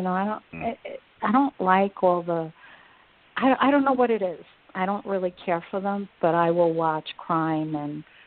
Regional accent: Brooklyn, New York, United States; I was born in Brooklyn, New York.

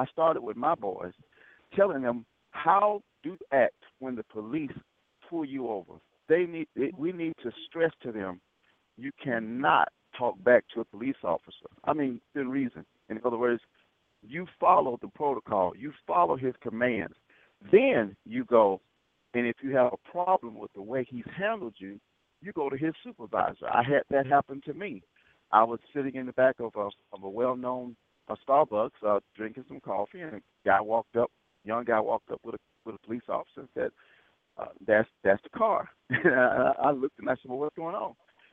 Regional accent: Selma, Alabama, United States; In the 60s, I grew up in Selma.

